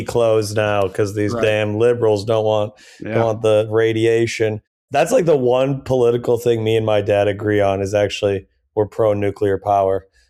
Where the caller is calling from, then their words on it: Brooklyn, New York, United States; I live in Brooklyn. I'm from Brooklyn right now. Yeah. I'm zooming in from Bed-Stuy, Brooklyn.